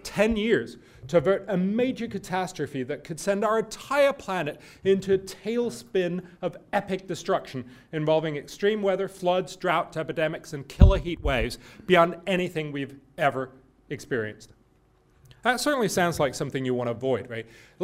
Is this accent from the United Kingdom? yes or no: no; Denmark; I'm from Denmark, maybe we'd like a little more heat